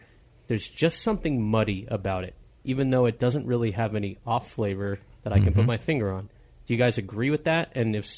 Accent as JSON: {"language": "English", "town": "Los Angeles", "region": "California", "country": "United States", "said": "I'm from Los Angeles"}